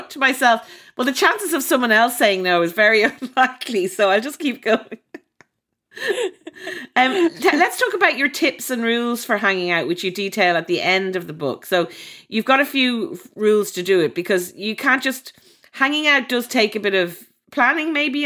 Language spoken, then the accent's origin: English; Ireland; I'm from Ireland.